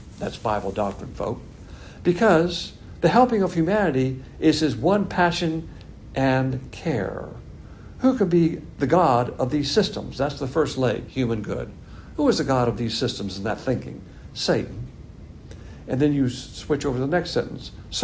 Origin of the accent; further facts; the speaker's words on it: the South, United States; because I'm a Southerner, and that means bad things